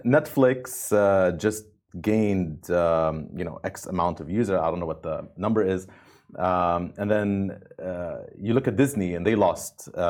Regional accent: Amman, Amman Governorate, Jordan; because I grew up in Amman, and so seeing it on screen was really cool

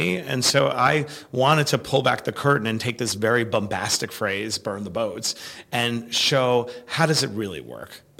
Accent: New York City, New York, United States; But so I grew up in Queens, New York, product of a single mother, in abject poverty

